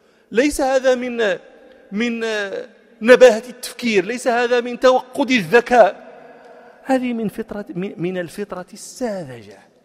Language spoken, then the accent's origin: Arabic; Morocco; نحن عندنا في المغرب الترومبية هذه